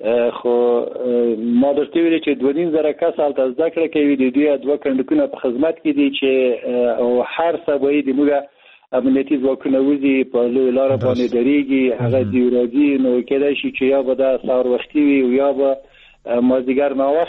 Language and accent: Pashto; Maidan Wardak, Afghanistan; سیدا مېدان وردګو ولایت زه اصلا د دغه دشتی توپ یم